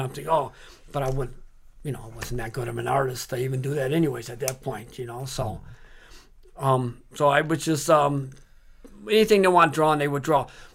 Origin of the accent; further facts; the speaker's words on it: Dearborn, Michigan, United States; I grew up in Dearborn, and Dearborn was kind of like, like baked bread, I guess. You didn't venture out of Dearborn.